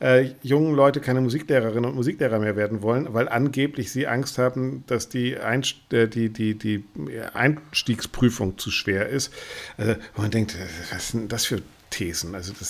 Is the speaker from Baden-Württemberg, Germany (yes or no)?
no; Bremen, Germany; für mich als Bremer